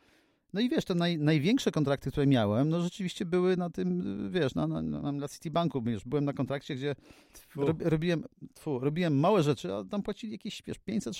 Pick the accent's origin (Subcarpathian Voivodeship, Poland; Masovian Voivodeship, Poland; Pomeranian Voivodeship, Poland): Masovian Voivodeship, Poland; moved away as an adult; also born or lived in Warsaw; now in United Kingdom; jestem takim dzieckiem pokolenia stanu wojennego. Gdzieś tam dorastałem sobie w małym miasteczku koło Radomia potem przyszedł czas na studia, wyjechałem do Warszawy.